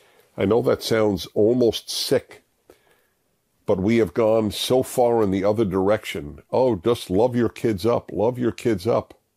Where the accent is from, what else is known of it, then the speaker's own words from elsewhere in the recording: New York, United States; born there; I was born in New York and I'm Jewish.